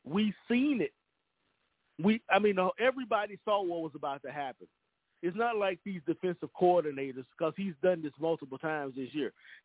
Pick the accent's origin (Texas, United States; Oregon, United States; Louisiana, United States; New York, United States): Louisiana, United States; I'm a beloved Saints fan. I'm from Louisiana. That's my hometown team.